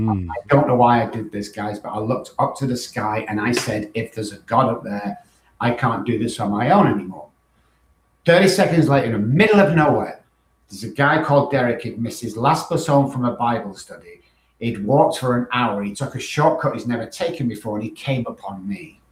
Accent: Manchester, North West England, United Kingdom; moved away as an adult; now in San Antonio, United States; over in San Antonio, Texas. As you can tell by my accent, I'm from East Texas. No, I'm joking. Manchester, England. I've been in America for 20 years now.

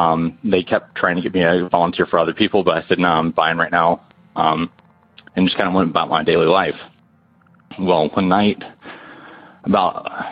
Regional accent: North Carolina, United States; I'm from North Carolina

